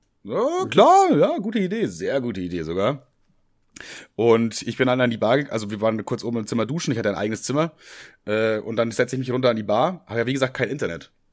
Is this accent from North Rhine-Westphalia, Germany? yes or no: no; Bavaria, Germany; das sage ich als Bayer.